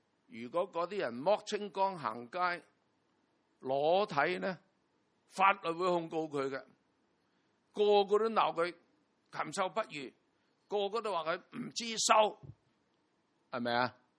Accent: China; 我哋中国人啊，有好多个古字啊

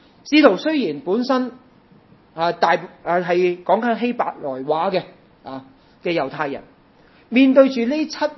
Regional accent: China; 我们中国人都有句说话，家和万事兴。

